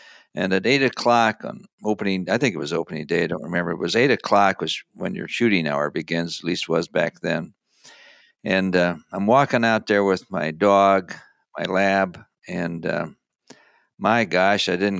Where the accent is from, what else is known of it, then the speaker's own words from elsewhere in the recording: Iowa, United States; As you know, I grew up in Iowa, went to Iowa State. Then I left and went to work for the South Dakota Game and Fish Department.